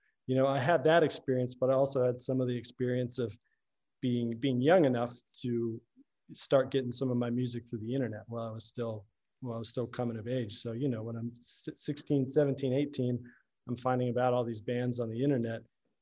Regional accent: Georgia, United States; moved away as an adult; also born or lived in Tennessee / Florida; I grew up in mostly in the South, in Georgia, and a little bit in Tennessee and Florida. But then when I was 18, I moved to upstate New York to go to college.

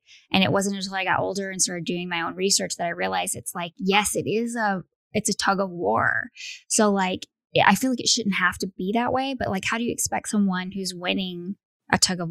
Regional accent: United States; for me as an American, growing up American my whole life, I never understood that until I was an adult.

